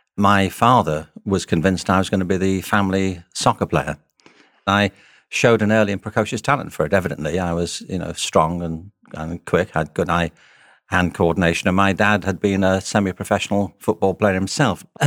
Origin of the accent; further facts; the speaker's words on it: Liverpool, North West England, United Kingdom; Well, I'm from Liverpool. I was born there in 1950. I'm one of seven children. We grew up with no money.